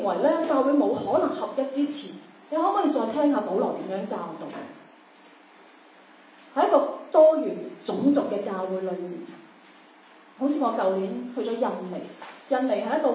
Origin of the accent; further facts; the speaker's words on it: Macau; first language yue; Chinese is a second language; 我们可能是来自于香港，其实我不是香港人，我应该正确来讲是澳门人。